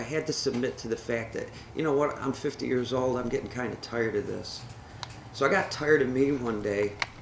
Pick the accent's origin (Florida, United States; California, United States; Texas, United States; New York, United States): New York, United States; Syracuse; And I am from Syracuse.